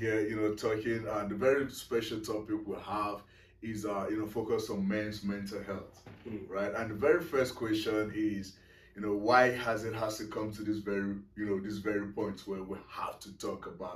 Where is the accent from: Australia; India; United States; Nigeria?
Nigeria; You know, growing up in Nigeria, Africa, right?